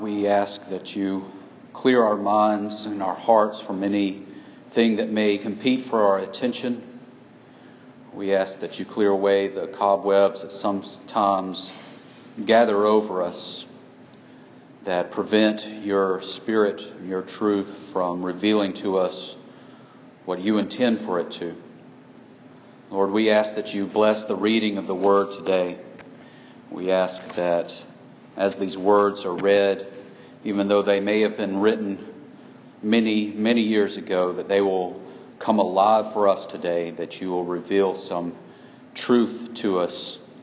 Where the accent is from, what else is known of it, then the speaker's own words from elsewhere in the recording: the South, United States; And being a Southerner, I really enjoy Southern literature.